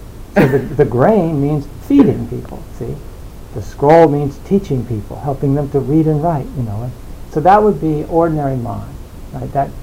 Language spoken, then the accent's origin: English; New Jersey, United States; So look, I come from New Jersey. You know, I come from...